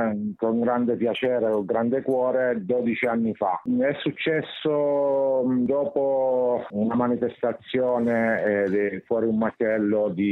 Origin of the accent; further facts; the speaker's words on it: Abruzzo, Italy; now in Rome, Italy; Io sono abruzzese, però vivo a Roma da 10 anni.